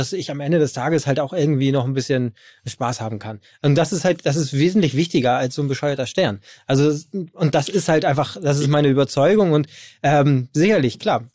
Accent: Hamburg, Germany; ich bin aus Hamburg

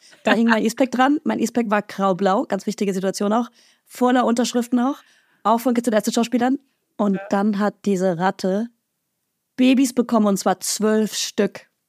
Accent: Bavaria, Germany; ich komme aus Franken

